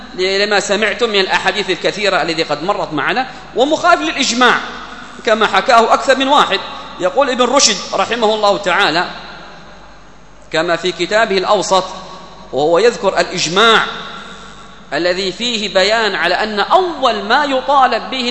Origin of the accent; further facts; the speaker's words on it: Hadhramaut, Yemen; هذا يقرره الصوفية في عندنا في حضرموت،